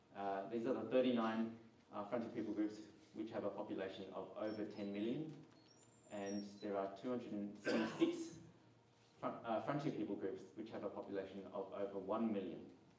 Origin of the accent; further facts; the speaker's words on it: Australia; also born or lived in Singapore; I grew up in Australia, and I've lived in Hobart, and but my birthplace was Singapore, from a Teochew Chinese heritage.